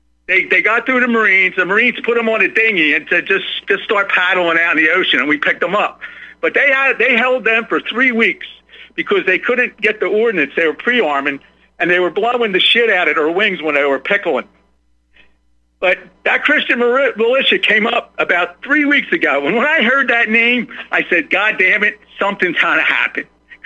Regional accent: New Jersey, United States; now in Texas, United States; I moved to Texas from New Jersey. My family wanted to come down here because they had kids and they liked the laws.

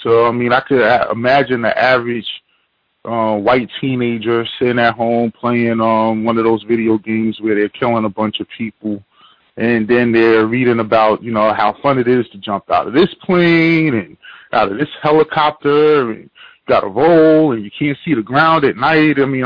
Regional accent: New York, United States; I mean, I'm from the New York area, so maybe I'm wrong.

